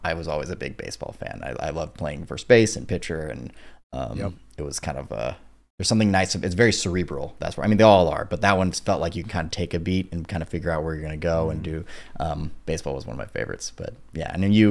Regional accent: Manhattan Beach, California, United States; I grew up in Manhattan Beach and volleyball is huge over there.

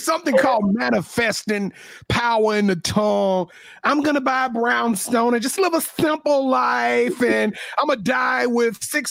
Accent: Shreveport, Louisiana, United States; I want to revitalize Shreveport, Louisiana. For those of you who hadn't been to my hometown, it is dead.

